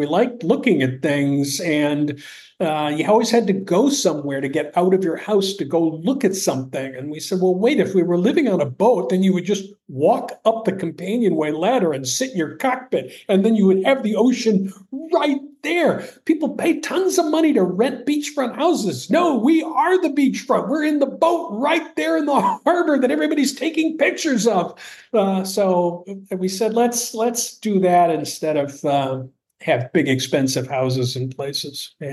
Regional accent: New York, United States; But the accent's still, you know, a big giveaway that we're from the Northeast.

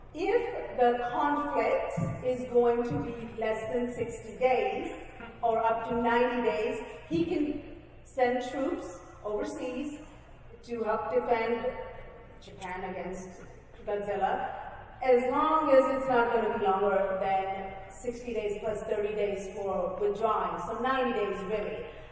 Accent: Fiji; I am from Fiji.

